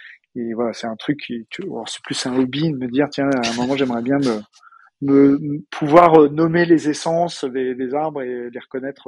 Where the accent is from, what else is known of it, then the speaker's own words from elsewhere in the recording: Paris, Île-de-France, France; j'ai la chance d'habiter à Paris, Je suis né à Paris et j'ai grandi et j'ai fait mes études ici